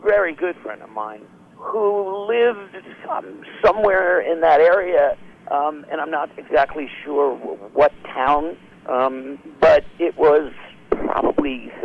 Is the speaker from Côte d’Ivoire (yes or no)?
no; New York, United States; People know I was born and raised in New York